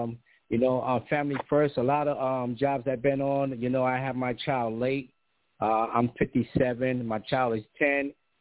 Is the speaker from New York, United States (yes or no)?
yes; New York, United States; I'm from New York.